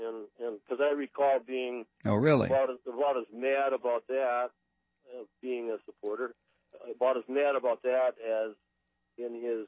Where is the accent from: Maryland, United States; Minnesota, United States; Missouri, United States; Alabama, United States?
Minnesota, United States; I'm actually from Minnesota.